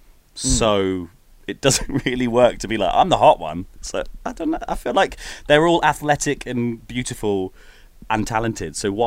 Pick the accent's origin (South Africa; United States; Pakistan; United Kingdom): United Kingdom; I can do that because I'm British.